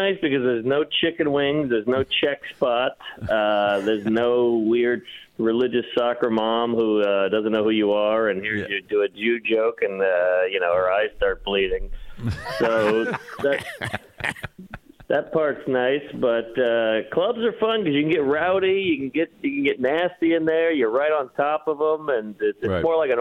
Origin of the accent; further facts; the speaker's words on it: New Orleans, Louisiana, United States; Yeah, I'm from New Orleans, so, getting a DUI there is like getting a bar mitzvah.